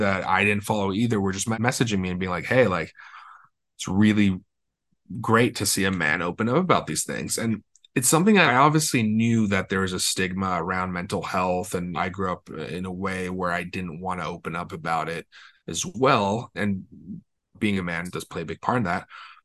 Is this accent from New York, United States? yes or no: no; Los Angeles, California, United States; I'm from Los Angeles, born and raised. This cafe was off of Skid Row in downtown.